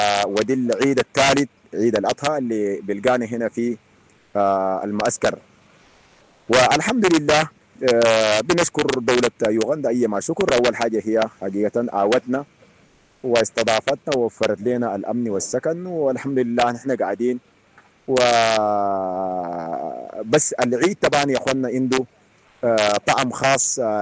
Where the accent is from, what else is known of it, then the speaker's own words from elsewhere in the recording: Sudan; now in Uganda; بلدنا السودان